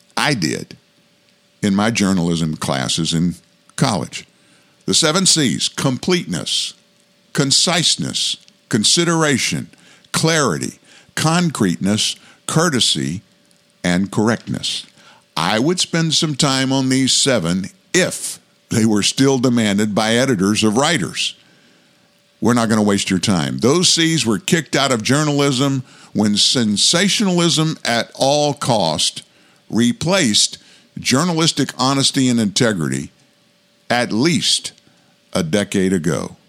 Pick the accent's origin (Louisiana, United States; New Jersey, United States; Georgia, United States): Louisiana, United States; I'm from South Louisiana originally.